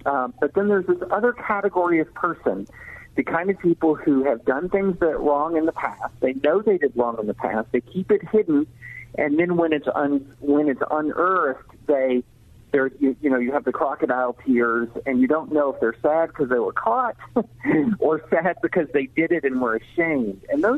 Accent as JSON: {"language": "English", "region": "the South", "country": "United States", "tie": "born or raised there", "said": "I grew up in the 80s. I grew up in the South in the 80s."}